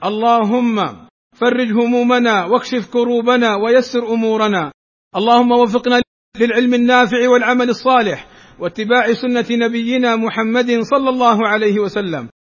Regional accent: Saudi Arabia

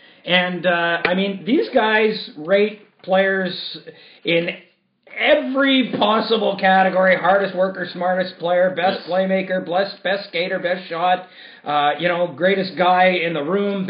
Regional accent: Sudbury, Ontario, Canada; So I'm big-time jacked about this because I'm from Sudbury.

